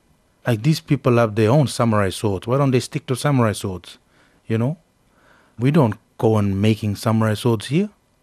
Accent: Badu Island, Queensland, Australia; from Bardu Island. I come from the Snake Clan from home.

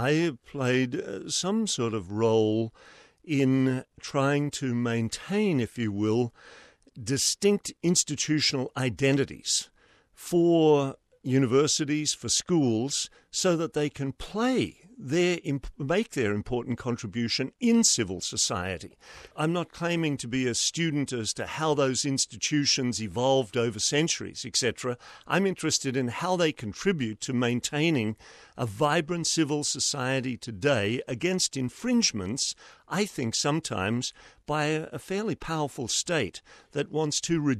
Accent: Roma, Queensland, Australia; having come down from Roma, my hometown, place where my rather unusual last name was familiar to one and all

